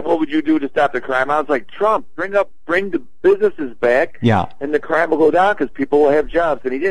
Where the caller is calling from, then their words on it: Cleveland, Ohio, United States; Cleveland, Ohio.